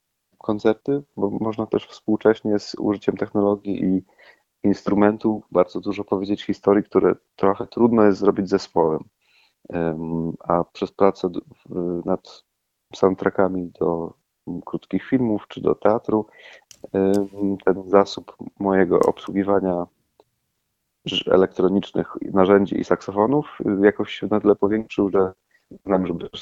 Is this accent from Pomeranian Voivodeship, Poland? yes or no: yes; Tricity, Pomeranian Voivodeship, Poland; now in Warsaw, Poland; Jestem z Trójmiasta, mieszkam w Warszawie, ale Kraków jest mi bliski serca.